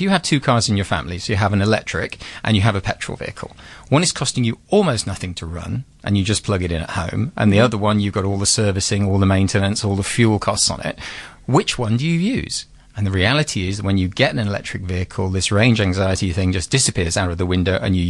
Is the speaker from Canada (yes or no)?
no; England, United Kingdom; moved away as an adult; I came, you might tell from my accent, I'm English, but I've been here 10 years